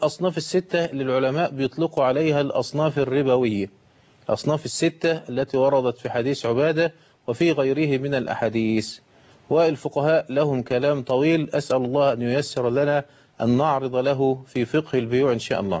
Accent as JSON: {"language": "Arabic", "country": "Egypt", "said": "طب قد يحدث في بعض الاحيان كما يحدث عندنا في مصر"}